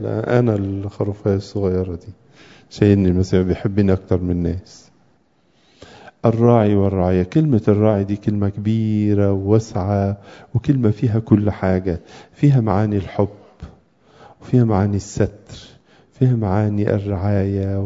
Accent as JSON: {"language": "Arabic", "country": "Egypt", "said": "من الحاجات المهمة أبهات في سلوكياتنا كمصريين إن عملية التشجيع دي مش واخدة حقها"}